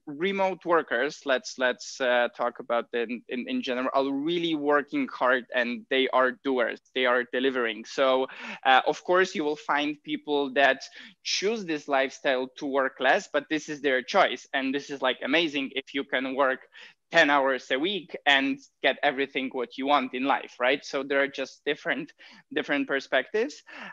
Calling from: Vietnam; And today I'm calling from Vietnam. It's a good question if it's our home or not, because when we left States in 2018, then it was really hard to tell where is our home. Like, we have our home base still in Poland.

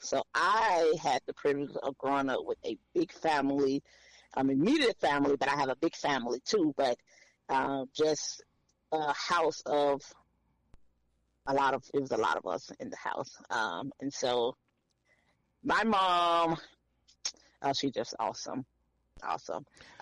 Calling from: Hillsboro, Kansas, United States; So, I live in Hillsboro, Kansas. Just to give an idea, we are like 2 hours from Kansas City and an hour from Wichita.

